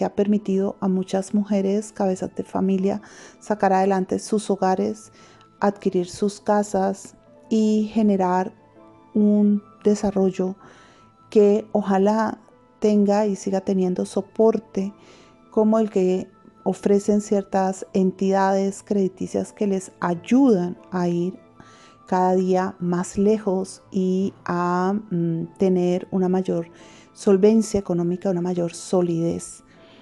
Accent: Cali, Valle del Cauca, Colombia; nosotros como caleños y caleñas somos una ciudad muy acogedora

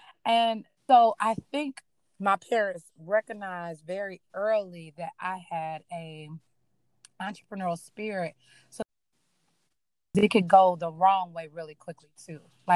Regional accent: Atlanta, Georgia, United States; being born and raised in Atlanta, I saw a lot of Black wealth very young. I didn't necessarily come from that. I came from, you know, we call it Collard Park. Georgia, which is so I'm from Atlanta, like true old Atlanta.

